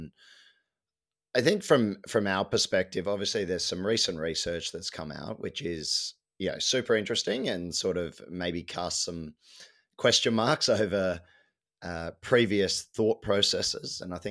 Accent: Australia; I think as an Australian celebrating Christmas, it would have to be a pavlova.

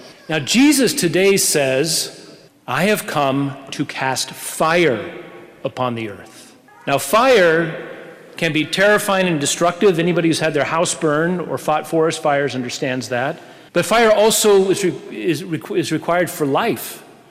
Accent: San Diego, California, United States; moved away; also born or lived in Corvallis, Oregon; Our family moved to Oregon. We moved to the outskirts of Corvallis. We know we are from California. We were beach people from San Diego.

